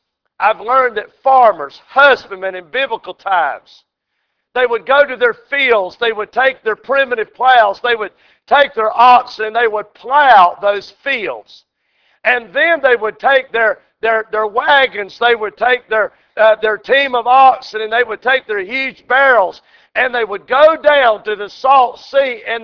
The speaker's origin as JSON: {"language": "English", "region": "the South", "country": "United States", "said": "Now, I'm from the South, and there's a lot of folks get into it along the way."}